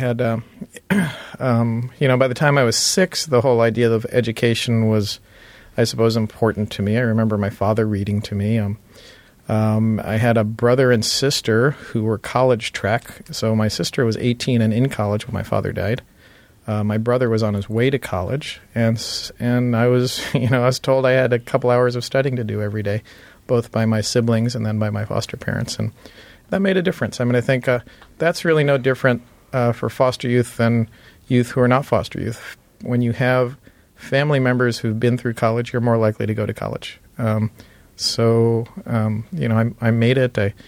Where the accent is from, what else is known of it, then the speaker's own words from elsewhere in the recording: New York, United States; I grew up in New York in a foster home.